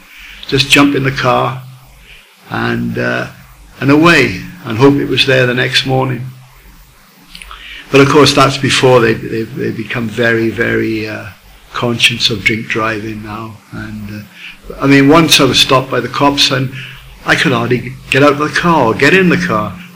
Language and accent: English; Swansea, Wales, United Kingdom; I was born and raised in Swansea in South Wales.